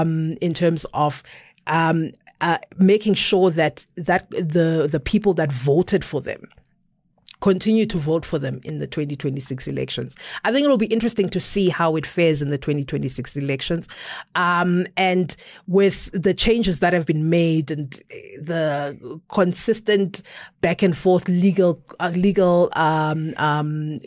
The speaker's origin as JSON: {"language": "English", "country": "South Africa", "said": "And if the GNU can provide that, I'm happy as a South African."}